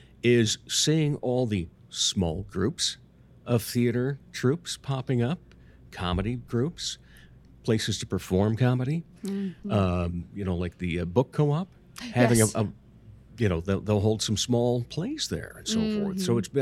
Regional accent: Rock Rapids, Iowa, United States; now in Sioux Falls, United States; growing up in Rock Rapids, once you were of legal age to drive and have that first official date out of town, you would come to Sioux Falls.

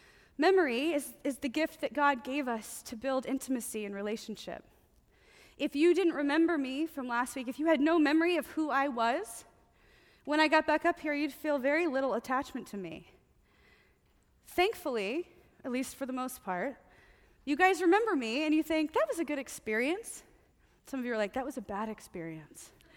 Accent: Fort Worth, Texas, United States; born there; I was born in Fort Worth, Texas.

